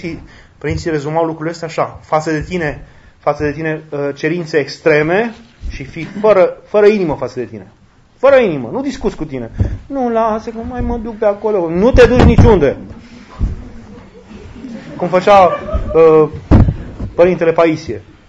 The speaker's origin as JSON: {"language": "Romanian", "country": "Romania", "said": "noi ca români, avem o mare șansă de a fi așa"}